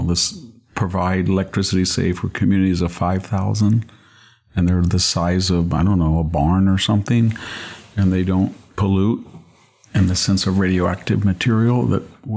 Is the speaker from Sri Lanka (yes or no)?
no; United States; it's very sad as an American to say that Airbus is pulling ahead of Boeing